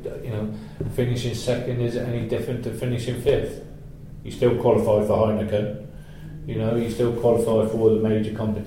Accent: Gloucester, South West England, United Kingdom; it goes back down to it's my hometown. You know, I'm a Gloucester boy through and through.

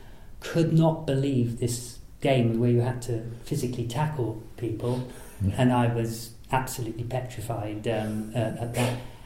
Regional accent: Lydney, South West England, United Kingdom; born there; I was born in Lydney, believe it or not. My family originates from Chepstow

